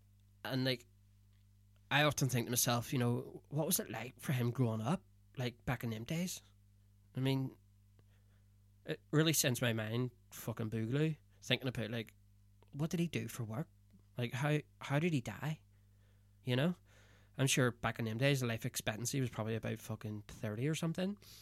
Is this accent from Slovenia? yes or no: no; Northern Ireland, United Kingdom; I'm from Northern Ireland. I'm in Liverpool, walking through a graveyard